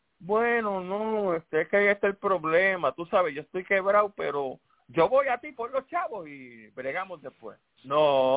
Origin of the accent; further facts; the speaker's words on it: Puerto Rico; Déjeme tranquilito, siendo boricua